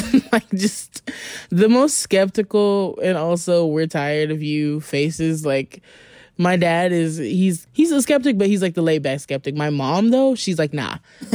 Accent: Alabama, United States; Like, I was from Alabama and it was so obvious.

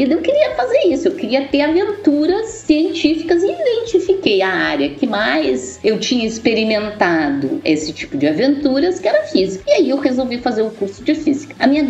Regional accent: Rio Grande do Sul, Brazil; Quando eu tinha, assim, uns 10, 11 anos, eu morava, assim, numa região perto de Porto Alegre, eu sou do Rio Grande do Sul

